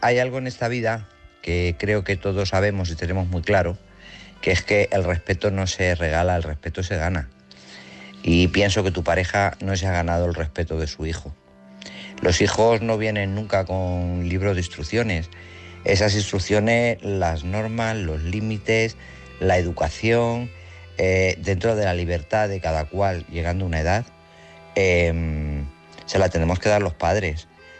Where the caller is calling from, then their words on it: Guadalajara, Castilla-La Mancha, Spain; de Guadalajara.